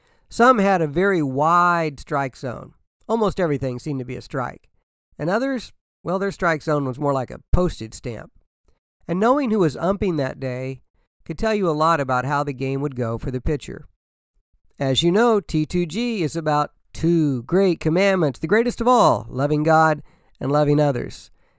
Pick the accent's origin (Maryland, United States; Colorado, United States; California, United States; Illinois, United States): Illinois, United States; Danville; Growing up in Danville, Illinois, I was and still am a Cubs fan.